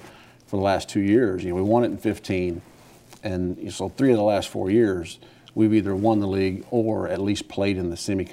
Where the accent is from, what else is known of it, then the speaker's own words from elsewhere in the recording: Houston, Texas, United States; Well, I'm from Houston. I went to, on the north side at Aldine High School. Grew up there and graduated Aldine, went to Oklahoma, junior college in Oklahoma.